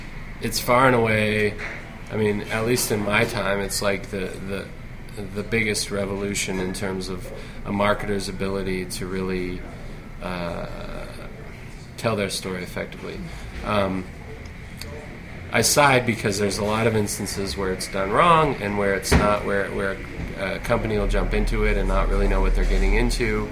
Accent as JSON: {"language": "English", "town": "Portland", "region": "Oregon", "country": "United States", "said": "the first thing she says to me when she knows I'm from Portland is, wow, Multnomah County Library System is among the top two or three library systems in the country."}